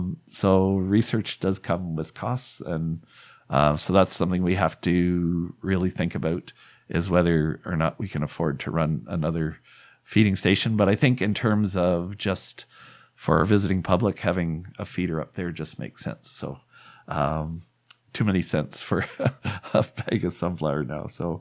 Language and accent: English; Tri-Towns, Ontario, Canada; So I went, I'm actually from the Tri-Towns.